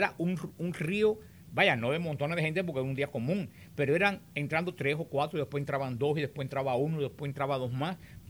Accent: Cuba; en mi pueblo, allá en mi tierra, en Cuba

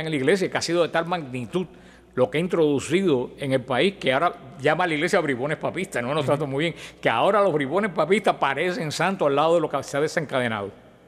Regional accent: Cuba; decían en mi tierra en Cuba, un refrán

